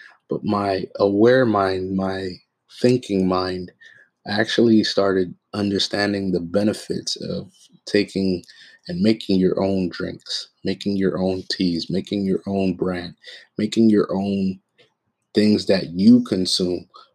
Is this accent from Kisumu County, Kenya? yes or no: no; Nairobi, Kenya; I'm not a minority Black man because I wasn't taught to think like that. I am originally from Nairobi, Kenya, and I was born and raised there, and I was raised in a majority African country.